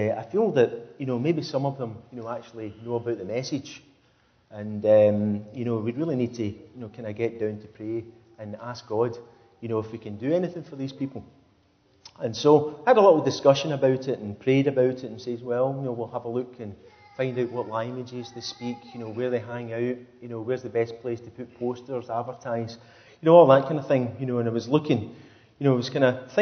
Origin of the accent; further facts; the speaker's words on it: Scotland, United Kingdom; considering, you know, that I come from Scotland.